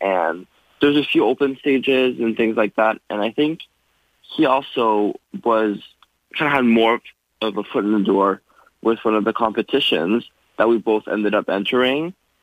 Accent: Sturgeon Falls, Ontario, Canada; now in Toronto, Canada; And I'm from Sturgeon Falls originally, but now I live in Toronto.

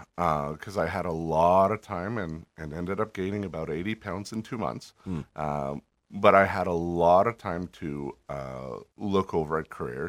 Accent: British Columbia, Canada; born there; also born or lived in Alberta; Super long story short, I was born in British Columbia.

